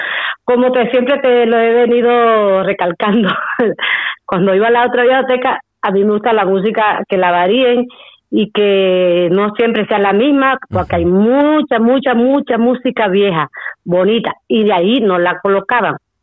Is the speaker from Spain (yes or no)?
no; Caribbean Region, Colombia; Mira, como yo soy costeña.